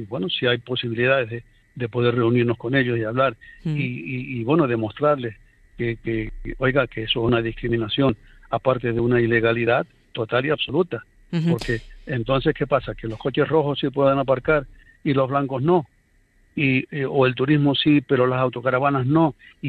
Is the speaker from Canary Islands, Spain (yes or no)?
yes; Canary Islands, Spain; con el territorio fragmentado que somos las Islas Canarias, que yo no lo cambio por el continente